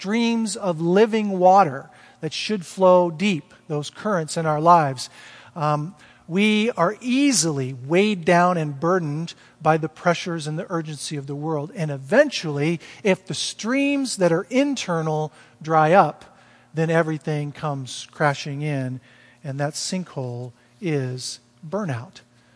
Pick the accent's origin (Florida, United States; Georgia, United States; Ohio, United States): Florida, United States; I'm from Florida, so sinkholes are pretty popular.